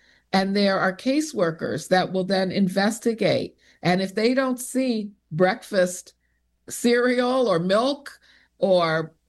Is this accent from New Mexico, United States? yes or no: no; Chicago, Illinois, United States; because I grew up in Chicago in a very diverse community, Hyde Park Kenwood, on the south side of Chicago.